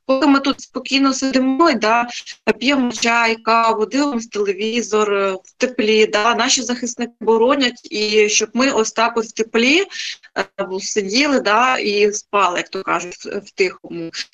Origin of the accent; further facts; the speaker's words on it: Mykolaiv Oblast, Ukraine; ми переїхали на Миколаївщину, тому що тут моя мама, я родом з Миколаївщини, і ми приїхали сюди під час повномасштабного вторгнення.